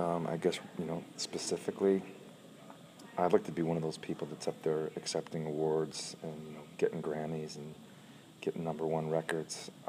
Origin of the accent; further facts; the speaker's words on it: Buffalo, New York, United States; So I grew up nowhere near New York City. I really grew up, outside of Buffalo. And you know, you could literally see Canada from my hometown.